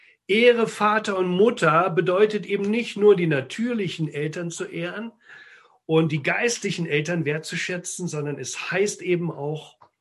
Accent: East Germany, Germany; ich komme aus Ostdeutschland. Ich konnte ja viele Jahre gar nicht nach Israel reisen.

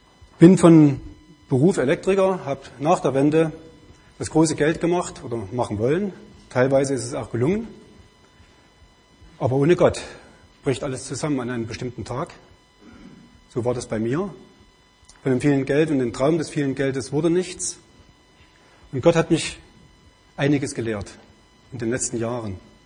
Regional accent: Thuringia, Germany; born there; moved away as an adult; also born or lived in Vogtland; now in Rheinfelden, Germany; Wie ihr hört, komme ich nicht aus dieser Gegend. Ich wohne seit einem halben Jahr in Rheinfelden. Geboren bin ich in Thüringen und gelebt habe ich 30 Jahre im Vogtland.

